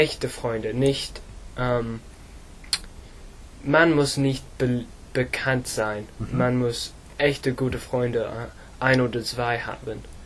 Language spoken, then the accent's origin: German; England, United Kingdom; German is a second language; Ich bin fast 16 Jahre alt und ich komme aus England.